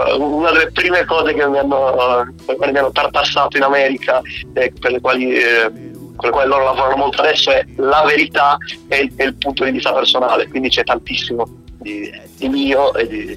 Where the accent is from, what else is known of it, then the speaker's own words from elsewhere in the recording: Sardinia, Italy; io grazie a Dio mi sento abbastanza voluto bene in Sardegna, a casa mia.